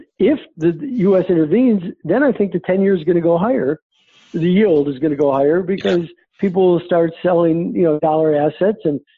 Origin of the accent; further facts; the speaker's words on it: Chicago, Illinois, United States; But, you know, what do I know? I'm from Chicago.